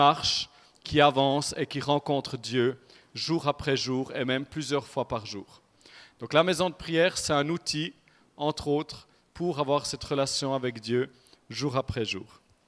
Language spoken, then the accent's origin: French; Switzerland; moved away as an adult; also born or lived in United States; on vient de Suisse, où on a grandi, où on est né.